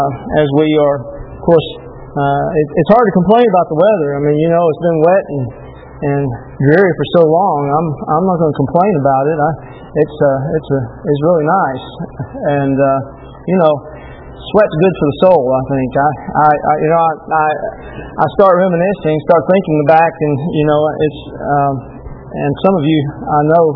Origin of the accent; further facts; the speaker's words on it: Texas, United States; And I know for me, I grew up in North Texas, and it's 95, 98, 100, and we had buzz fans.